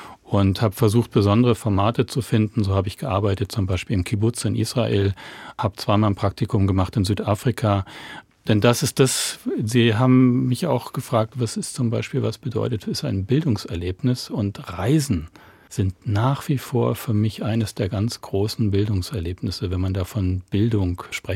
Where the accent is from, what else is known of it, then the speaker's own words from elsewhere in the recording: Groß Glienicke, Berlin, Germany; Ich bin ja groß geworden in Großklinike, direkt an der Mauer